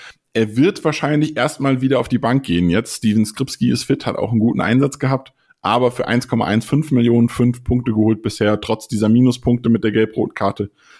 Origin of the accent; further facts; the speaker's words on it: Frankfurt, Hesse, Germany; Also da muss man als Frankfurter immer vorsichtig sein.